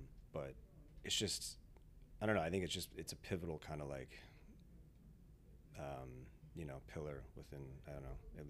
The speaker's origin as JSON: {"language": "English", "town": "Chicago", "region": "Illinois", "country": "United States", "tie": "born or raised there", "said": "I grew up in Chicago and I wouldn't say I grew up in a musical family"}